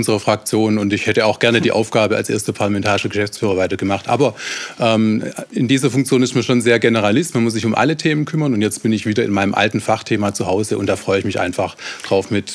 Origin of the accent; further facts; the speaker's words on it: Ludwigsburg, Baden-Württemberg, Germany; Nein, also ich komme aus Ludwigsburg, da ist man genauso mit Bus und Bahn unterwegs oder mit dem Fahrrad.